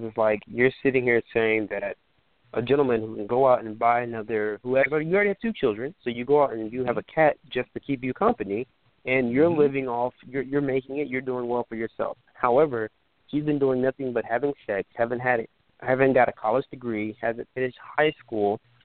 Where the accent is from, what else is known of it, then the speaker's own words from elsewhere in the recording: United States; born there; It is Nigerian. Granted, I was born here in the States, so I'm third generation Nigerian.